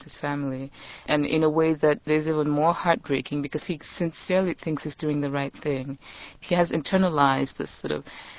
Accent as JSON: {"language": "English", "country": "Nigeria", "tie": "born or raised there", "said": "In Nigeria, there are cousins, and not just cousins, there are people from my hometown and people who know my father's friend and my father's father"}